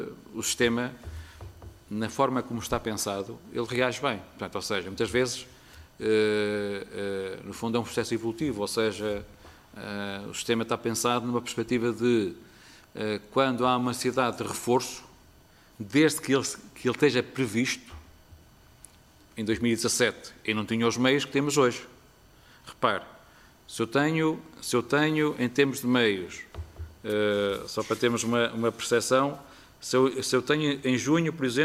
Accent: Lamego, Viseu, Portugal; um incêndio que, por acaso, foi na minha terra, em Lamego

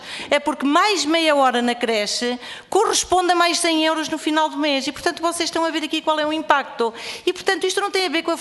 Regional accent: Chaves, Vila Real, Portugal; eu sou transmontana e, portanto, é de Chaves mesmo. Eu sou de Chaves

